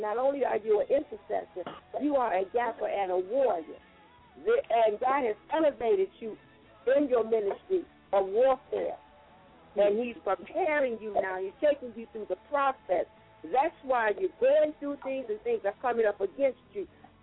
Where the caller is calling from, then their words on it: St. Louis, Missouri, United States; St. Louis.